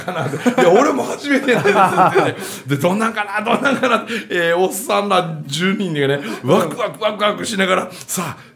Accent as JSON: {"language": "Japanese", "region": "Osaka", "country": "Japan", "said": "な川で泳ぐなんて俺ら大阪の人間経験ねえからとか言って"}